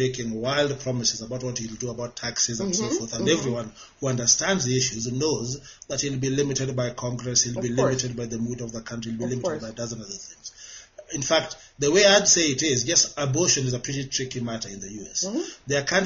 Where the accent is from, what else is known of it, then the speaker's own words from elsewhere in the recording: Kenya; I'm Kenyan, I'm here. I'm not the least upset.